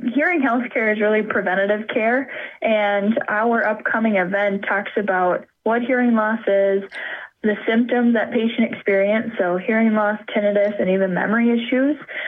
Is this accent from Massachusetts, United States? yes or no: no; Minnesota, United States; I grew up in Minnesota, 5 hours north of here